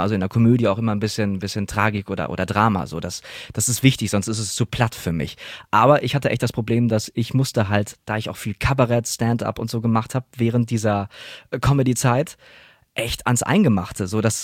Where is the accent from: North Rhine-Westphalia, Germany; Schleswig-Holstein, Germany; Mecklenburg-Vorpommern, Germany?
North Rhine-Westphalia, Germany; Ich komme aus dem Pott.